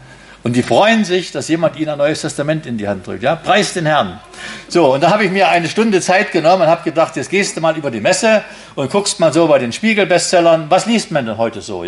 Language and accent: German; Brandenburg, Germany; Das ist normal, dass eine Beziehung in der Uckermark, da wo ich herkomme, geht nicht länger als ein halbes Jahr.